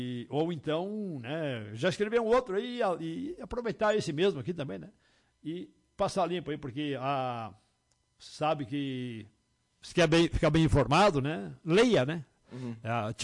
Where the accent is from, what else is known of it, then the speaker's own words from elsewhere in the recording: Rio Grande do Sul, Brazil; Isso é muito bom para nós que somos gaúchos, né, dia 20 de setembro